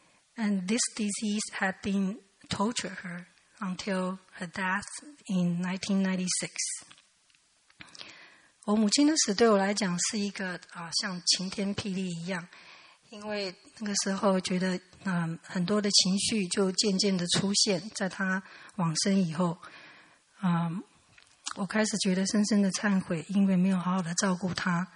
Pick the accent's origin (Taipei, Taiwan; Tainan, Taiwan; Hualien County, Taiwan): Tainan, Taiwan; 我是在我出生在台南，台湾。从小是在眷村长大。我的父亲是一位军人。我们住的眷村这个军人的房子。